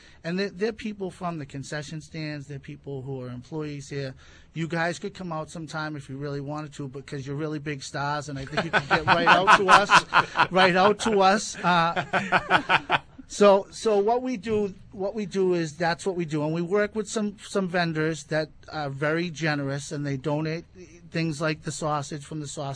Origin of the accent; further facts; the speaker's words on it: Boston, Massachusetts, United States; I'm from South Boston, so we always do times.